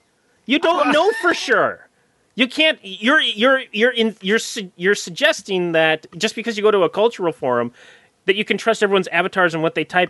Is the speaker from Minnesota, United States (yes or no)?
yes; St. Cloud, Minnesota, United States; I'm from St. Cloud.